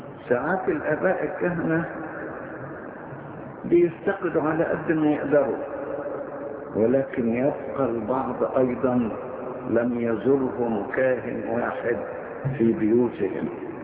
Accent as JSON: {"language": "Arabic", "country": "Egypt", "said": "وعندنا في مصر في برضه من هذا النوع"}